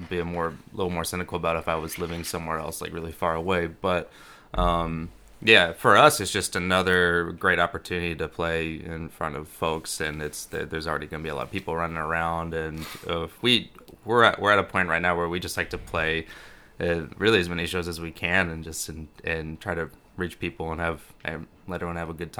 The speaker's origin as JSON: {"language": "English", "town": "El Paso", "region": "Texas", "country": "United States", "tie": "born or raised there", "said": "Originally I just say El Paso, because that's where I grew up and went to high school, and that's where my mom and her side of the family is from, and my dad lived there."}